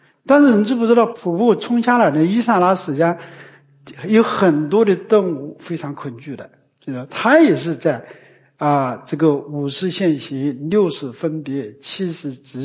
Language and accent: Chinese; China; 比如呢日本要发生地震，我们中国人呢非常欢喜